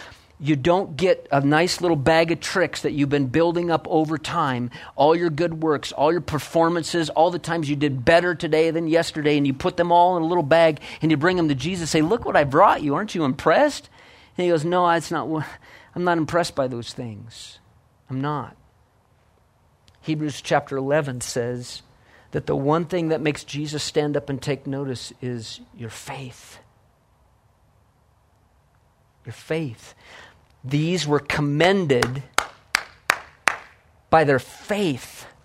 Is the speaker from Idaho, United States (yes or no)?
no; Iowa, United States; You know, I grew up in Iowa. I'd be curious to know, when I say Iowa, what comes to your mind?